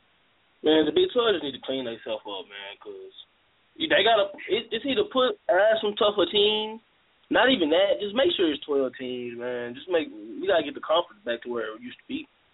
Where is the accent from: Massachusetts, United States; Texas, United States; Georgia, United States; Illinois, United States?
Texas, United States; Dallas; I'm from the Dallas area, you know, the Metroplex.